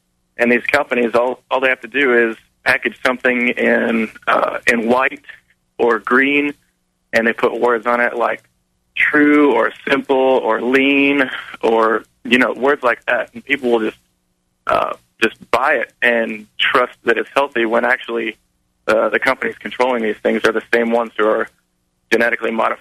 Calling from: Dallas, Texas, United States; I'm from Texas, Dallas area.

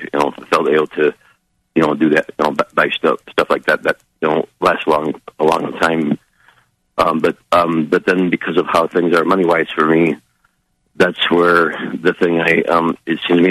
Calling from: Wisconsin, United States; United States, Wisconsin.

